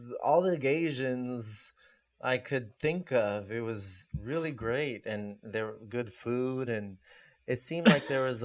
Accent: Marin, California, United States; I'm from Marin, which is the widest part of the Bay.

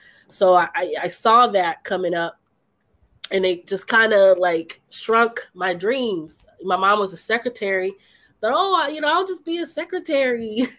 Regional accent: Indianapolis, Indiana, United States; I grew up in Indianapolis, Indiana, after the whole, after they moved all the car factories out of the Midwest.

